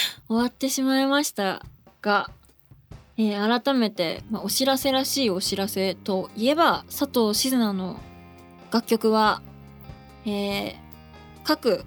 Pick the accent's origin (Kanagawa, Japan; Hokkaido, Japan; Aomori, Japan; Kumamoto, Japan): Aomori, Japan; 地元が青森なので雪国の皆さんのことを特に気にかけてしまうんですが